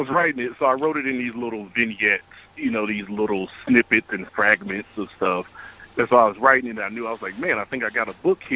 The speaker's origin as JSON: {"language": "English", "region": "West Virginia", "country": "United States", "said": "Usually if I tell people I'm from West Virginia, they say, oh, I've been to Richmond before."}